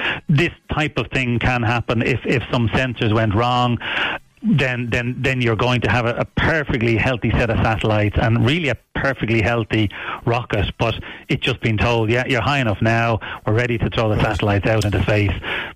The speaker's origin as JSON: {"language": "English", "town": "Clondalkin", "region": "Leinster", "country": "Ireland", "lives_now": "Cork, Ireland", "said": "So I'm a Dublin man originally"}